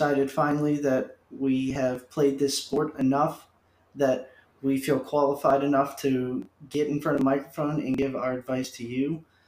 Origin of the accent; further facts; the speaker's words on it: Philadelphia, Pennsylvania, United States; I am from Philadelphia. Obviously, we are all from Philadelphia. We're from Great Valley High School, Malvern area.